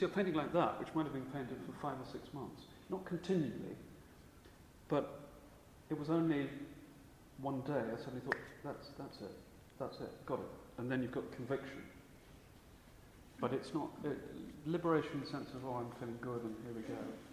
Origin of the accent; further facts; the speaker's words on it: Portsmouth, South East England, United Kingdom; I was brought up in Portsmouth. I used to go out in the South Downs and draw